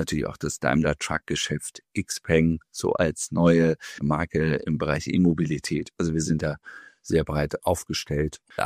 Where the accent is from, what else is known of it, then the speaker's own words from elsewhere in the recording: Kiel, Schleswig-Holstein, Germany; ich bin Kieler Nordlicht und auch altes Autohauskind.